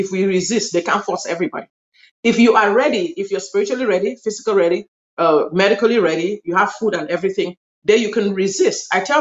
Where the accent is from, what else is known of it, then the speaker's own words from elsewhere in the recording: Cameroon; Cameroon, Nigeria. Originally. Cameroon.